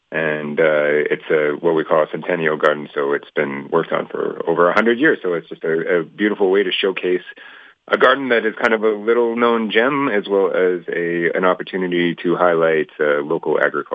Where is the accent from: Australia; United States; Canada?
Canada; Calgary, Alberta; now in Trochu, Canada; I was once from Calgary. I moved to Trochu, a small town, so that I could learn to be closer to my food.